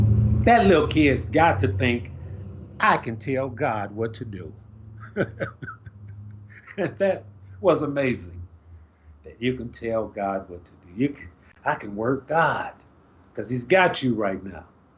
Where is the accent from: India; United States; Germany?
United States; Chicago, Illinois; I grew up on the St. Louis street in Chicago.